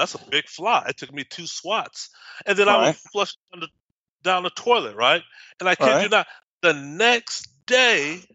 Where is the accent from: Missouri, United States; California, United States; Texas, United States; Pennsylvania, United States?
Texas, United States; And I'm from Texas, and I've had my life experiences with flies.